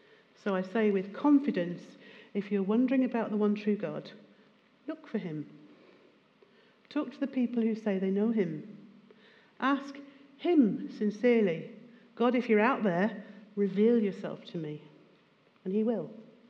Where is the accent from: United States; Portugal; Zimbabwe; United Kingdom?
United Kingdom; Some of us, not all, I know, were born and bred in Great Britain, or the so-called Christian West.